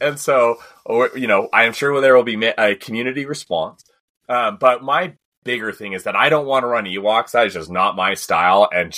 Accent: Hoytsville, Utah, United States; I'm from Hoytsville, guys.

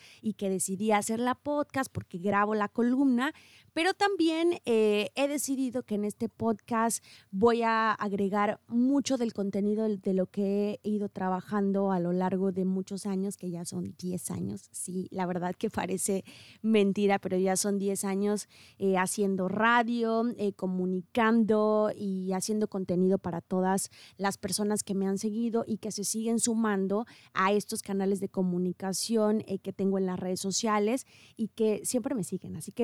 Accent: Ángel R. Cabada, Veracruz, Mexico; Yo soy originaria de un pequeño municipio en la región de Los Tuxtlas que se llama Ángel Rosario Cavada. Y bueno, después me fui a estudiar al puerto de Veracruz

